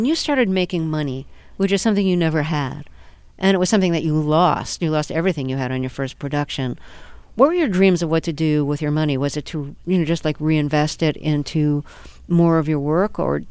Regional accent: Brooklyn, New York, United States; I grew up in Brooklyn, and people are always saying to me, oh, how come you don't have a really strong Brooklyn accent?

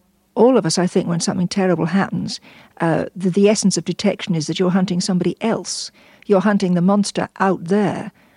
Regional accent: London, United Kingdom; born or raised there

